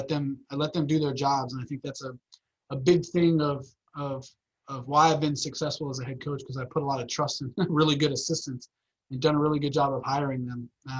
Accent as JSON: {"language": "English", "town": "Miami", "region": "Florida", "country": "United States", "tie": "born or raised there", "said": "I mean, I go with a Cuban, you know what I mean? Like, just growing up in Miami."}